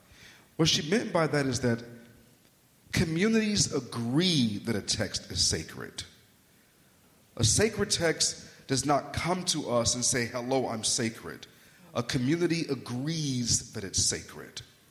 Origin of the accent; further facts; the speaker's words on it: Chicago, Illinois, United States; I'm from Chicago. I can drive down Halsted Street